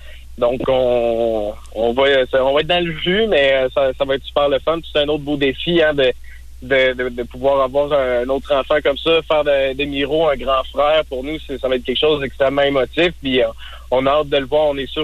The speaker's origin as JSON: {"language": "French", "region": "Quebec", "country": "Canada", "said": "on vient de Charlevoix."}